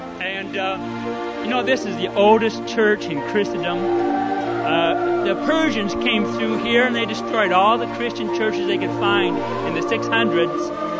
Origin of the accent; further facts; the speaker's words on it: Indiana, United States; In my home state of Indiana, had these big red barns, you know, with stables inside.